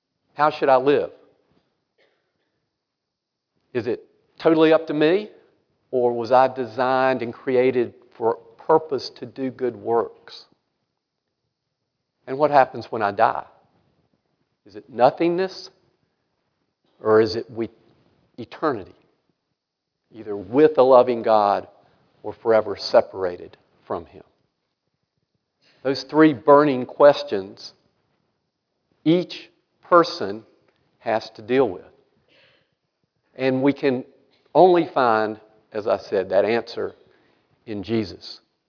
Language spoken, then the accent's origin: English; United States; born there; I was born in Randolph County. I'm the only justice in the history of the state to have been born in Randolph County.